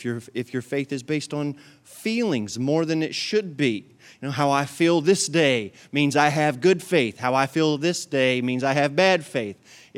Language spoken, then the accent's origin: English; West Virginia, United States; But I grew up on the Fifth Street Hill right above Ritter Park in an older neighborhood now.